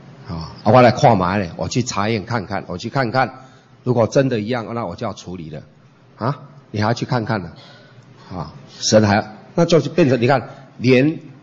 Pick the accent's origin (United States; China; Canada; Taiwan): Taiwan; 但是一般尤其是我们台湾人，哦，一般对神或是神明的观念就是拟人化